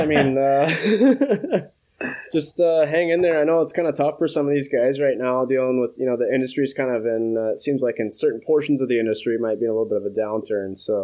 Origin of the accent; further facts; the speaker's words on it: Kansas City, Missouri, United States; I grew up in Kansas City area